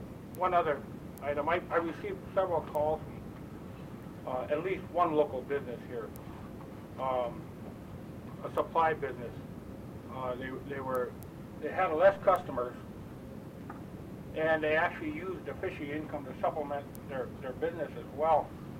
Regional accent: Naknek, Alaska, United States; now in Dillingham, United States; I'm a fisherman that lives in Dillingham that has fished in most all the districts in Mitchell Bay. I was born and raised in the Naknek area.

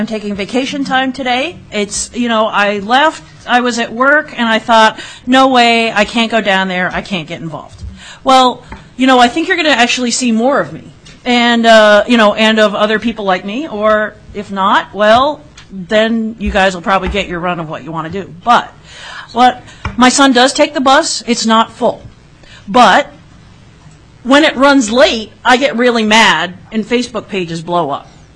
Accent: Anchorage, Alaska, United States; I'm from South Anchorage.

